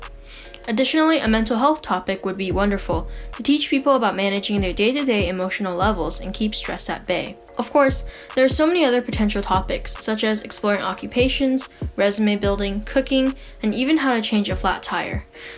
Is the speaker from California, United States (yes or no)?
yes; Sunnyvale, California, United States; I am from Sunnyvale, California.